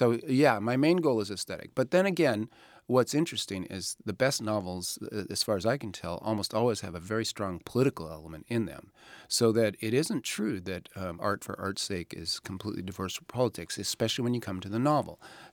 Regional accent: United States; I mean, I'm an American leftist.

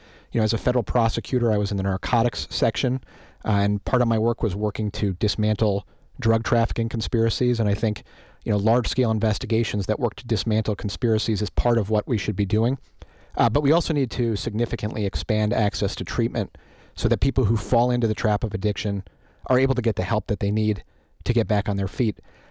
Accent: Oshkosh, Wisconsin, United States; also born or lived in Fond du Lac; I grew up in Oshkosh and Fond du Lac, and I grew up in a family that was deeply involved in public service.

